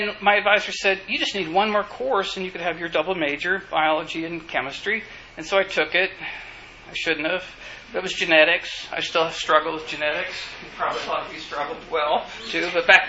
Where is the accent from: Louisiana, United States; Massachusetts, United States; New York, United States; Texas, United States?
Texas, United States; Undergraduate years, I grew up in West Texas, and I was a pre-vet when I started off, actually, to college